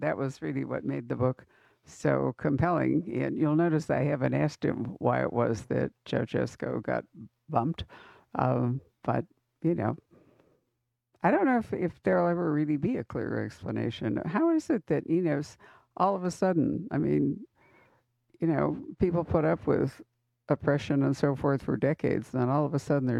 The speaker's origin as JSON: {"language": "English", "country": "United States", "said": "that was the part I think that really threw me as an American"}